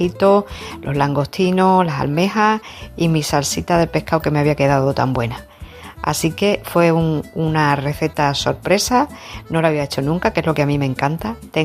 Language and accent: Spanish; Mérida, Extremadura, Spain; now in Seville, Spain; aunque vivo en Sevilla soy de Mérida, me gusta escribir y bueno, y también me gusta cocinar e inventarme cosas.